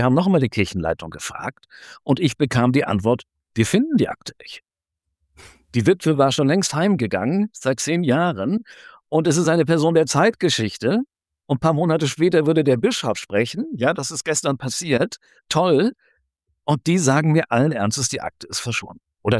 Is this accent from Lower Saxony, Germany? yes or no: yes; Hanover, Lower Saxony, Germany; born there; Meine Familie kommt aus Halle und Leipzig. Meine Eltern sind geflüchtet. Ich bin als Flüchtlingskind in Hannover geboren, 1959.